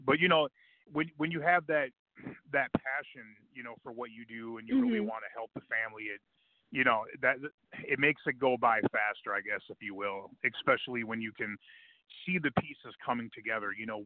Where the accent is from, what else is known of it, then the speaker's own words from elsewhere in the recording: Midwest, United States; because I, you know, I'm from the Midwest. I speak their language